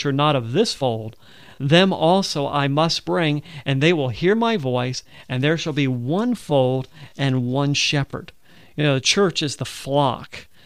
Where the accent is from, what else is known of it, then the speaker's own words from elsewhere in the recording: Alabama, United States; accent: Southern; moved away as an adult; And he said, where are you from? I said, Alabama. I'm from Alabama. And he said, what are you doing up here in Connecticut? I said, well, I came here to study the Bible with you.